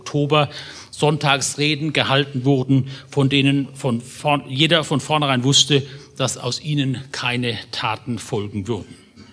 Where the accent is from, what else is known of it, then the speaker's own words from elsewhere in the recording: Mannheim, Baden-Württemberg, Germany; born there; Seit ich, geboren 1959 in Mannheim, politisch denken kann